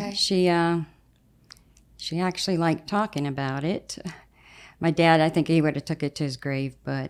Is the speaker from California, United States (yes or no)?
no; Ohio, United States; I'm from Northeast Ohio. I'm 46 years old.